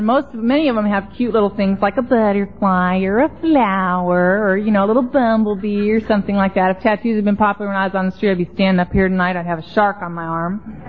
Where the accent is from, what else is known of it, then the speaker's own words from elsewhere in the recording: Los Angeles, California, United States; now in Florida, United States; I grew up in Venice, and that's a beach town out in Los Angeles.